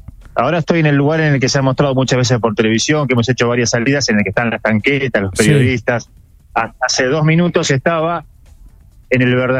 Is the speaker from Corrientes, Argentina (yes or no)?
no; Rosario, Santa Fe, Argentina; qué sé yo vengo de Rosario, no tengo mucha espalda, no conozco a nadie